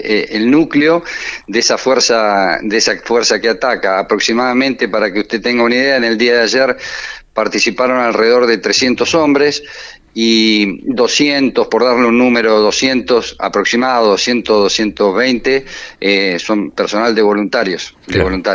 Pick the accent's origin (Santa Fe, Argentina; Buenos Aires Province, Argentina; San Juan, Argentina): San Juan, Argentina; vengo de Buenos Aires, soy sanjuanino